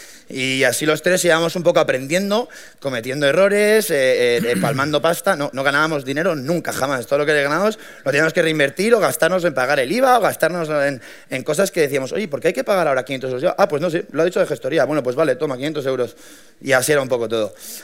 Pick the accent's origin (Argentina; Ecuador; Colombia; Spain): Spain; Madrid, Community of Madrid; Nosotros somos 3 chavales de Madrid, de zonas distintas, muchos amigos